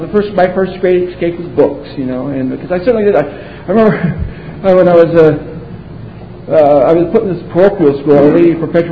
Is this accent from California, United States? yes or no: yes; Orange County, California, United States; I grew up out in Orange County behind the curtain.